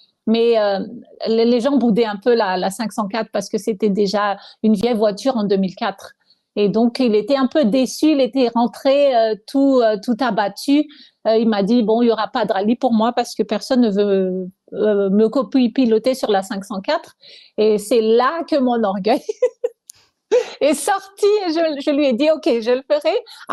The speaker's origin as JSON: {"language": "French", "country": "Madagascar", "tie": "born or raised there", "said": "Je suis née à Madagascar, j'ai grandi à Madagascar, plutôt dans une famille matriarcale parce que j'ai été élevée par ma mère, ma grand-mère et mes 2 tantes."}